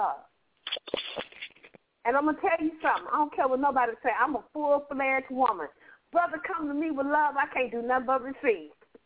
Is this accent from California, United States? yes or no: yes; Compton, California, United States; But I tell you, Sister Charlene, growing up in Compton, where I grew up, right around the corner from the area known as the jungle back in that day, I was never afraid to walk the streets.